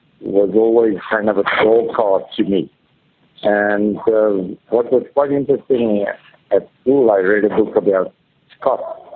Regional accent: South Africa; I think that growing up in South Africa and then eventually coming to the University of Stellenbosch

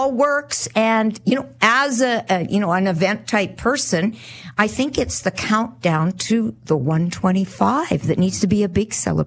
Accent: Bethune, Saskatchewan, Canada; Well, I grew up in a small town. So I went to school at Bethune, Bethune, Saska

